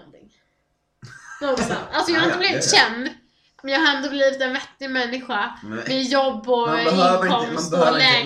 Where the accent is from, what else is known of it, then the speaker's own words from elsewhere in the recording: Västra Götaland County, Sweden; accent: Västgötska; ju äldre jag blir desto mer västgötska pratar jag.